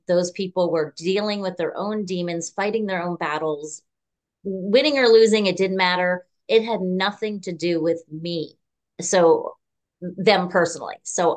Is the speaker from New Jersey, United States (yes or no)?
yes; New Jersey, United States; Well, I grew up in New Jersey with two parents who, let's just say it was a volatile relationship.